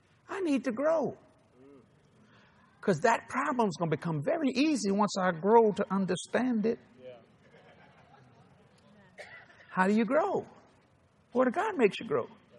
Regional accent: New Orleans, Louisiana, United States; No, I'm Catholic. You what? Oh, yeah, I'm from New Orleans. I'm christened and confirmed.

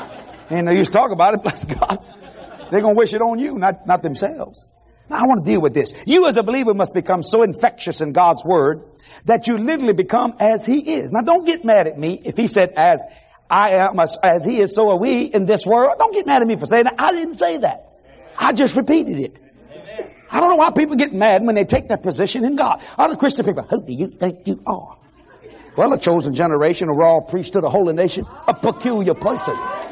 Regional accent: Louisiana, United States; You know, I'm from South Louisiana. Why I talk funny, I'm a Cajun boy.

